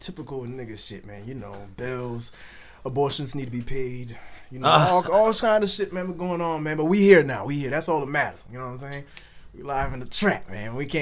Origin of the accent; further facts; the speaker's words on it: Mount Pleasant, South Carolina, United States; For instance, this is me. … from Mount Pleasant, South Carolina, man.